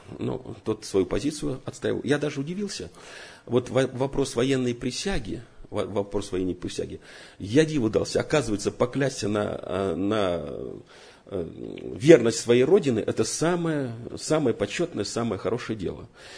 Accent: Armenia; Russian is a second language; Я армянин, говорю

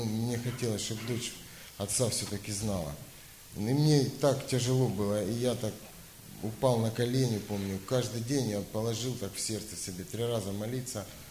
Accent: Donbas, Ukraine; born there; Родился я на Донбассе.

